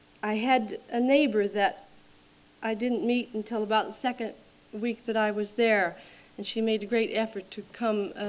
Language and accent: English; Port Angeles, Washington, United States; born there; moved away; When I came here in 1977, I was coming from Port Angeles, Washington, which is where I was born.